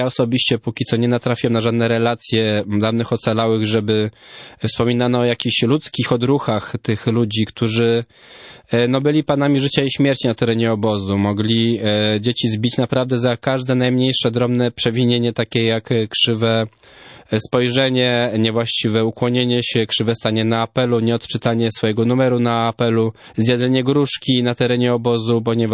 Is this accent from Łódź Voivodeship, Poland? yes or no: yes; Łódź, Łódź Voivodeship, Poland; Sam jako łodzianin bywam tam często nawet prywatnie na spacerze.